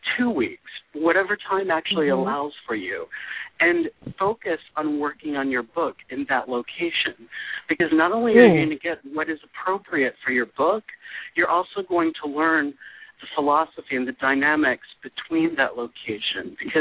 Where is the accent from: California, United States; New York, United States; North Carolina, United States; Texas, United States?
Texas, United States; And again, coming from a very small town in Texas, remember I said, you know, being growing up in the South, we have a way of talking